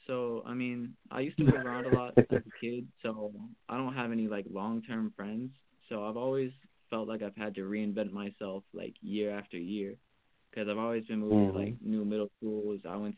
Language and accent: English; Atlanta, Georgia, United States; I'm from Atlanta, Georgia.